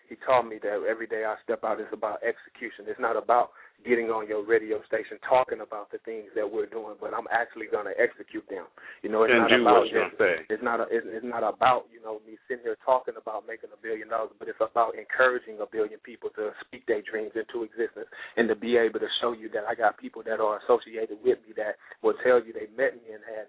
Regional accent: Alabama, United States; now in California, United States; I'm originally from Alabama. I drove across country from Alabama to California. I spent 63 days in a truck.

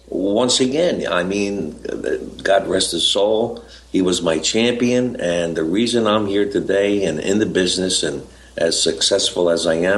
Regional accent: Philadelphia, Pennsylvania, United States; Most of the guys and girls from the neighborhood, when I grew up in South Philadelphia, everybody moved to Jersey.

